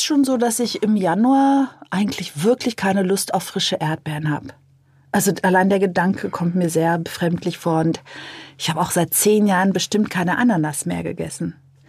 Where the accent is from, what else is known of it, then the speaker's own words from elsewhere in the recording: Berlin, Germany; Ich komme mir aus Berlin.